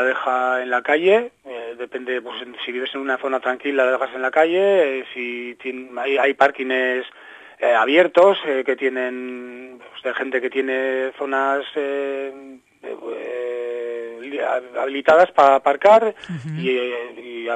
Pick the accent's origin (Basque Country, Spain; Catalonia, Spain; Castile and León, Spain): Basque Country, Spain; Huesca, de Asturias, algún gallego, algún uh-huh. catalán, pero bueno, sí, principalmente la gran mayoría somos de la Comunidad Autónoma Vasca.